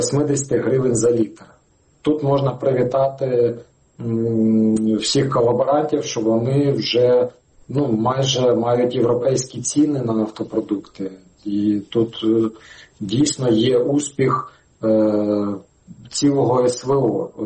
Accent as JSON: {"language": "Ukrainian", "region": "Luhansk Oblast", "country": "Ukraine", "said": "Я теж з Луганської області."}